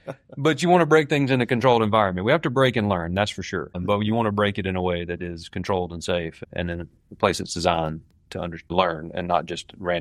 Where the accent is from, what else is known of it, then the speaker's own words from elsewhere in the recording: the South, United States; that at least for me growing up in the South, the transition from the steel industry to the auto industry was enormous